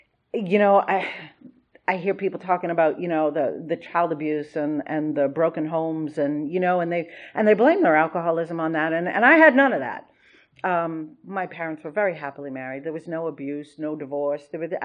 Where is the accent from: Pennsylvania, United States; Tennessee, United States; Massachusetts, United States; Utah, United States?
Massachusetts, United States; now in Maryland, United States; If you haven't noticed, I'm really not from Maryland. Yeah, it's kind of a speech impediment. You're born with it, you're stuck with it. I grew up in a suburb of Boston.